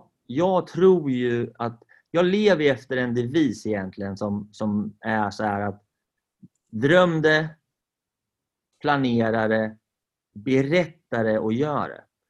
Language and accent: Swedish; Sweden; Vi är ju svenskar